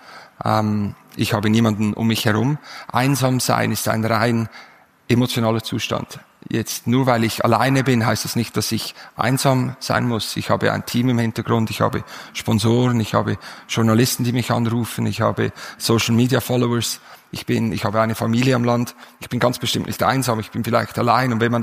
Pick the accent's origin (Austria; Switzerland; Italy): Switzerland; Als Schweizer kennt man vielleicht das Mittelmeer und denkt, das Mittelmeer ist groß.